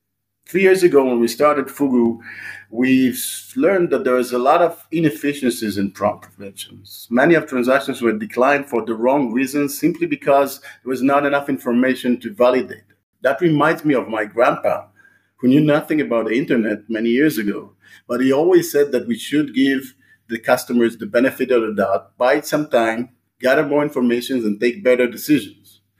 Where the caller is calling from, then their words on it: Tel Aviv, Tel Aviv District, Israel; I'm joining out of Tel Aviv, which is certainly sunny, not to mention hot.